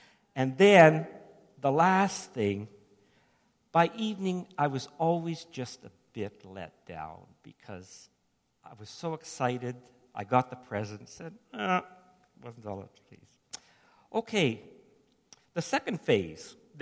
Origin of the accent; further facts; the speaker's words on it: Timmins, Ontario, Canada; And I remember growing up in Timmins, the Simpsons catalog would come in November, the Christmas catalog